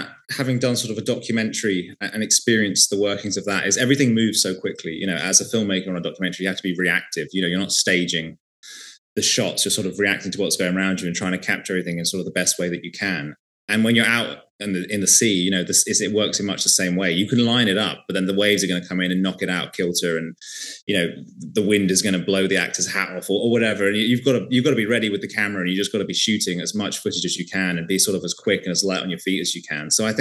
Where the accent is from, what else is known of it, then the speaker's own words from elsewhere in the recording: United Kingdom; being British and having grown up in Britain